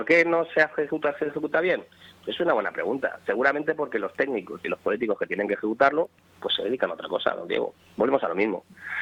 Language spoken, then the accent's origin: Spanish; Canary Islands, Spain; para mi tierra, para Canarias.